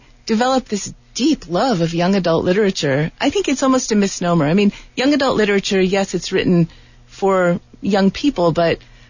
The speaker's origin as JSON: {"language": "English", "region": "New York", "country": "United States", "tie": "born or raised there", "also_born_or_lived": "Washington, D.C.", "lives_now": "Tucson, United States", "said": "I grew up in New York and I lived in Washington, D.C., but I never loved cities. You know, I love nature. So Tucson was perfect because you have the best of both worlds."}